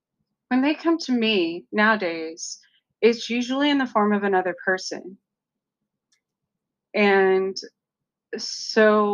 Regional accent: New Mexico, United States; that goes all the way back to where I come from. You know, that I grew up right near the Gila cliff dwellings. So, and with my native background

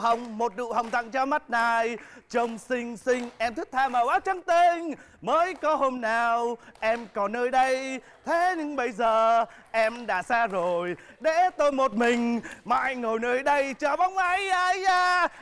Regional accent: Lam Dong, Vietnam; now in Ho Chi Minh City, Vietnam; Em năm nay 30 tuổi. Em quê gốc ở Hải Dương, sinh ra và lớn lên ở Lâm Đồng và hiện đang làm việc tại Thành phố Hồ Chí Minh.

